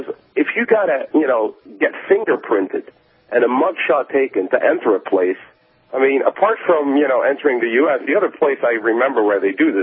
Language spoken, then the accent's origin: English; Netherlands; English is a second language; I called before, but then I was … from Sweden. I'm a pilot, but now I'm home back in the Netherlands.